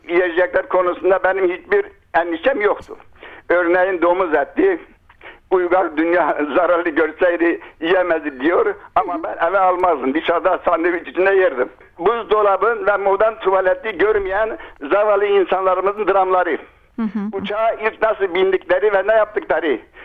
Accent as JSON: {"language": "Turkish", "region": "Tunceli Province", "country": "Turkey", "tie": "born there", "said": "Beni yakacaklar, külümü götürüp doğduğum köye, Dersim'deki köyüme götürecekler."}